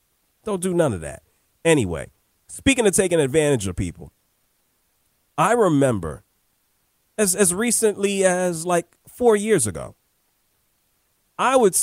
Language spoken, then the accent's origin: English; New York, United States; growing up in New York and family in Harlem, and yeah, I've been hearing stuff about him for a long time.